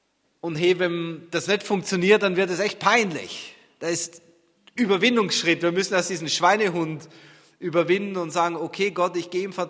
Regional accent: Austria; now in Germany; Ich hatte nie im Leben daran gedacht, nach Deutschland zu gehen. Ich bin Österreicher, okay.

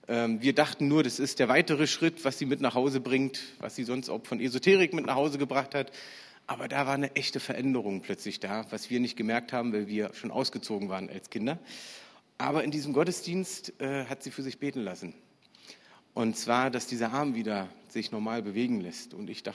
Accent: Berlin, Germany; ich komme aus Berlin, ich lebe in Berlin, bin in Berlin aufgewachsen, habe sogar noch die Zeiten der Mauer erlebt. Als ich 9 war, ist die Mauer niedergefallen.

